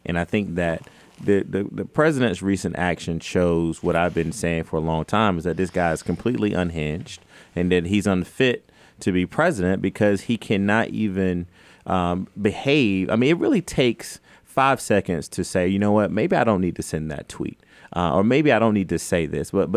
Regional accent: United States; me as a American first and as a Democrat, Absolutely. I don't want someone coming into this country who has the intent to harm us

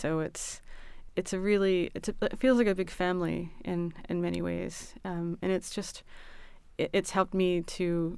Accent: Baltimore, Maryland, United States; my family was Polish. We grew up in Baltimore City.

